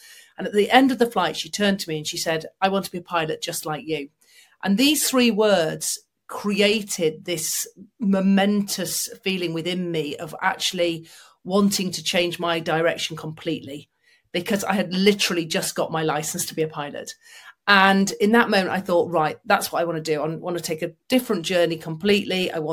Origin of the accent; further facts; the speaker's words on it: Manchester, North West England, United Kingdom; I was growing up in Northern England in Manchester, and, you know, you're not exactly surrounded by inspiration in that area of the world.